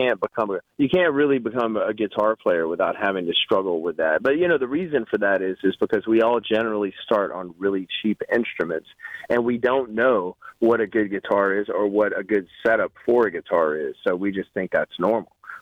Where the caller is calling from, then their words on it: Nashville, Tennessee, United States; I'm in Nashville, Tennessee right now.